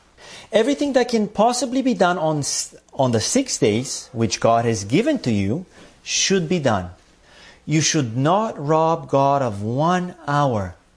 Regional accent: Bulgaria; For instance, as you all know, I grew up in Bulgaria. And in that part of the world, soccer is a big thing.

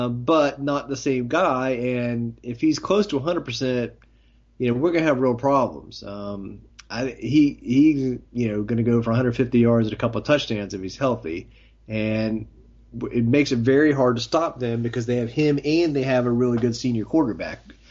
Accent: Atlanta, Georgia, United States; Listen, I grew up in Atlanta.

